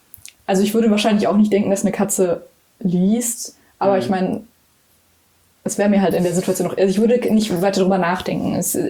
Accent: Cologne, North Rhine-Westphalia, Germany; Ich kenne Krapfen, also ich komme aus Köln.

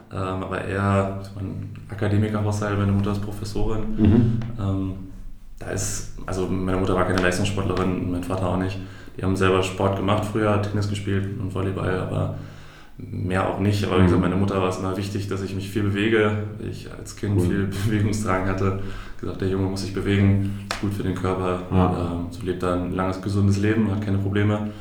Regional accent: Oldenburg, Lower Saxony, Germany; Und dann bin ich durch Zufall durch so eine Schul-AG, ein Event bei uns in Oldenburg an der Schule, so eine Mini-Trainer-Offensive, glaube ich, heißt

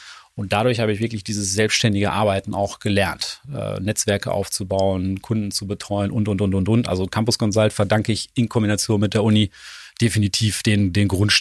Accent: Silesian Voivodeship, Poland; now in Paderborn, Germany; Nee, wir sind aus Polen hier rüber raus, aus Schlesien genauer genommen, und hatten dann die Wahl, entweder nach Paderborn oder nach München zu kommen. Mein Vater war Ingenieur für Stahlbau

